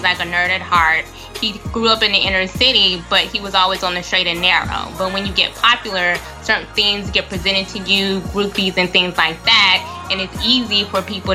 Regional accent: California, United States; I'm from the Bay Area. I'm grown

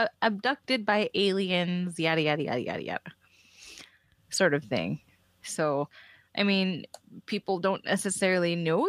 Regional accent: the South, United States; It's just where my mind defaults to, and maybe it's because I'm from the South, or maybe I'm just insensitive.

